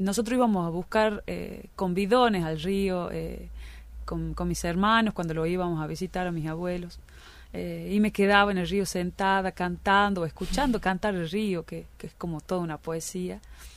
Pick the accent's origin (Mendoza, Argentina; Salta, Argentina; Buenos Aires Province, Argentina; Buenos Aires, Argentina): Salta, Argentina; Cafayate; yo soy una cantora de Cafayate y traigo un canto genuino